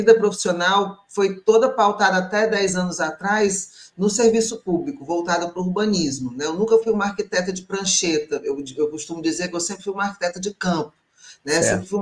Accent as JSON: {"language": "Portuguese", "town": "Niterói", "region": "Rio de Janeiro", "country": "Brazil", "said": "Eu sou de Niterói"}